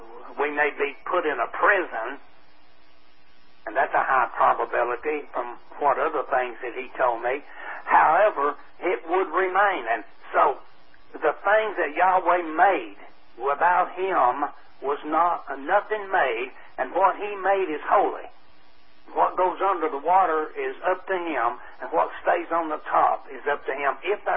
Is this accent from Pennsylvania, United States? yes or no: no; Tennessee, United States; born there; I was born in Tennessee, and probably I'm going to die in Tennessee.